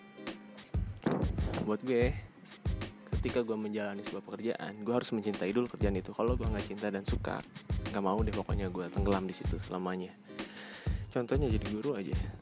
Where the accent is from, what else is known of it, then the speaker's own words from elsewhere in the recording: Rangkasbitung, Banten, Indonesia; cuma satu-satunya kampus yang ada di Rangkas Bitung, kota gue sendiri